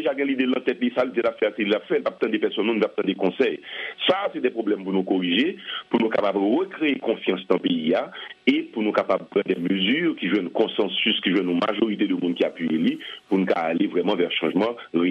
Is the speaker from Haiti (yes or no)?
yes; Haiti; il faut remonter en tant qu'haïtien.